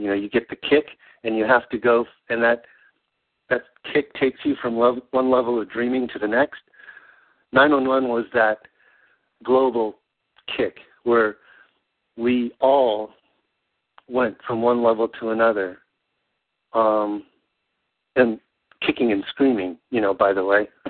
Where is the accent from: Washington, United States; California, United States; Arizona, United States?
Washington, United States; I grew up on Hood Canal in Washington, which is the home base of the Ohio-class submarines that have Trident missiles.